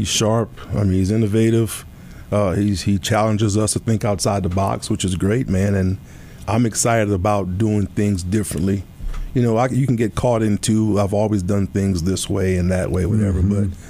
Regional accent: Louisiana, United States; I'm from South Louisiana, so we kind of laid back. We have a good time, right?

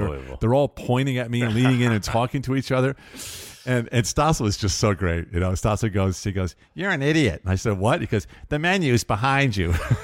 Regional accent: New York, United States; I knew New York. I grew up on Long Island, but I'm a fish out of water.

